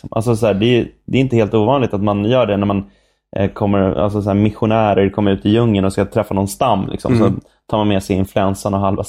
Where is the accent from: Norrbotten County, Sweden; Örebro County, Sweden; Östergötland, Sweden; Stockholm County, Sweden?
Stockholm County, Sweden; Sollentuna; now in Stockholm, Sweden; jag är uppväxt i Norrort, jag också. Jag är uppväxt i Sollentuna, vilket är ganska mycket AIK-fäste.